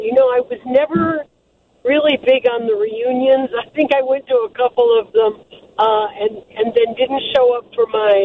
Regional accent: Rolling Meadows, Illinois, United States; I grew up in Rolling Meadows.

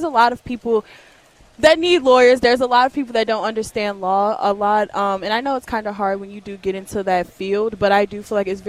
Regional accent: Chicago, Illinois, United States; And I'm from Chicago, so I feel like Chicago has the best food, best

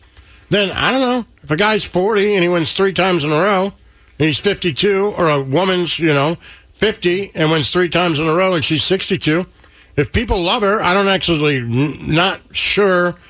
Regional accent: Detroit, Michigan, United States; I've heard growing up in Detroit, you know, GM would say all the time, we're not a car company, we're a healthcare company.

